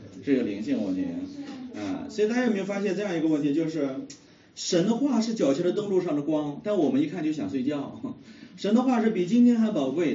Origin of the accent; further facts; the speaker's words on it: Shanxi, China; 以前我因为我老家是山西的，我们山西的信徒呢，看圣经就困